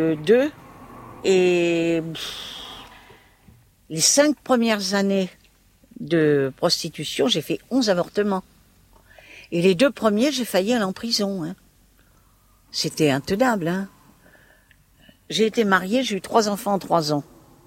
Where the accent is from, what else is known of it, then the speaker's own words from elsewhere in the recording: Blois, Centre-Val de Loire, France; Je les ai mis dans une pouponnière qui était aux environs de Blois, puisque je suis de Blois.